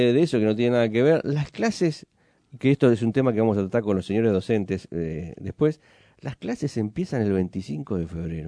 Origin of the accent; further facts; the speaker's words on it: Argentina; si yo hay algo que me siento orgulloso como argentino